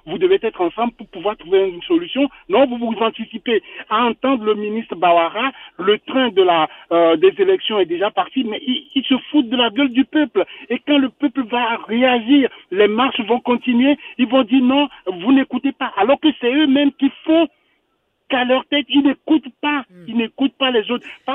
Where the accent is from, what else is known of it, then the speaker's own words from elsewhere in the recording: Togo; au Togo, on est Togolais, on a grandi dans ce pays, on connaît les rapports de force